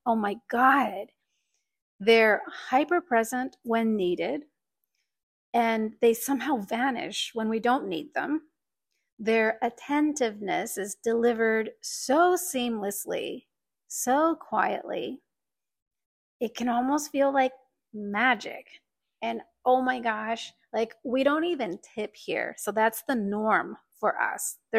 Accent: Japan; this is a standout difference because I was born and raised in Japan, and Japanese culture is quite the opposite, right?

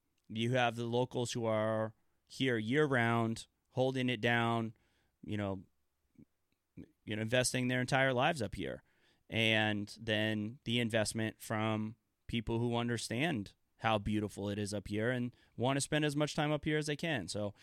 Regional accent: New York, United States; I was born and raised in the Durham Valley, so not very far away.

